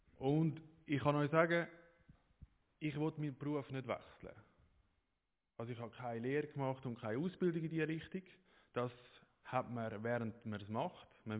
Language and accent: German; Switzerland; now in Israel; Wir sind alle Schweizer, die Heim reden mir Schweizerdeutsch, ich rede Schweizerdeutsch mit meinen Buben, da läuft alles auf Schweizerdeutsch.